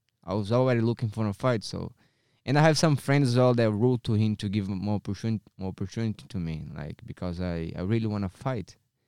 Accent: Coari, Amazonas, Brazil; English is a second language; This is in Coari, Amazonas, Manaus, in my hometown.

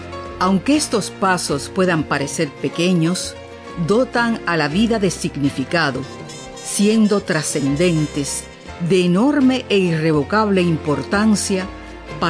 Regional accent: Cuba; algo más cercano a nuestra experiencia como cubanos.

